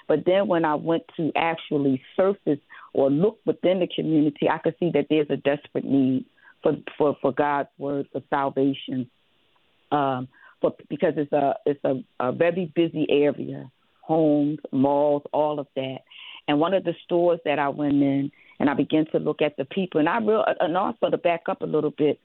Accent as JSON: {"language": "English", "town": "Philadelphia", "region": "Pennsylvania", "country": "United States", "said": "I'm originally from North Philly."}